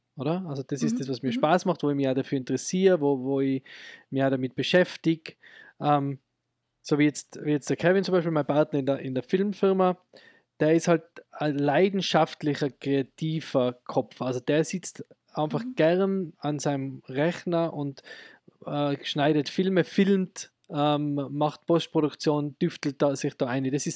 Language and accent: German; Austria; Bei uns in Österreich ist das, und in Deutschland glaube ich auch, ist es ganz anders, oder?